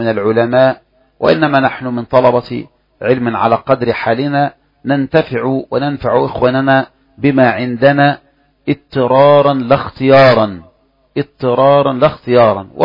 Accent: Egypt; نحن كمصريين

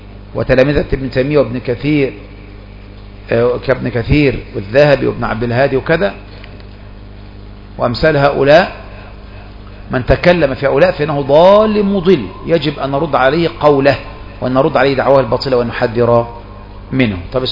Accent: Saudi Arabia; هيئة كبار العلماء عندنا في السعودية

